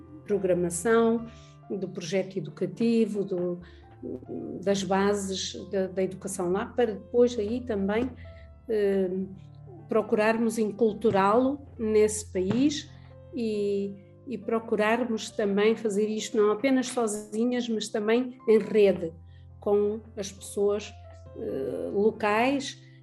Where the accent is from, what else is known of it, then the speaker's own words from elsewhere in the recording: Portugal; e eu mesma, que sou portuguesa.